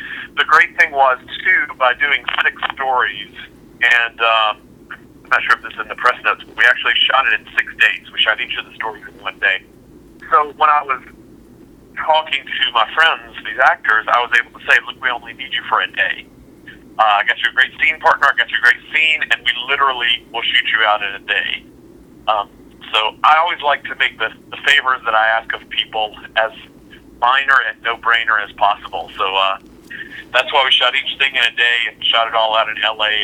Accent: Macon, Georgia, United States; she and I grew up together in Macon, Georgia.

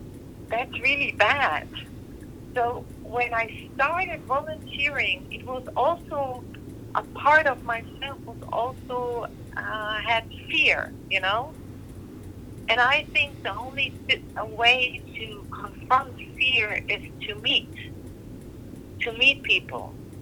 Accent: Germany; when I grew up in Germany, I was like, oh, they're different somehow, and they, I don't know. So it was difficult for me to grow up here in Germany, and we were always the kind of strangers.

